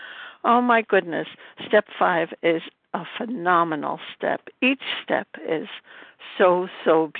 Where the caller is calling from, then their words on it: Brooklyn, New York, United States; recovered and grateful in Brooklyn, New York.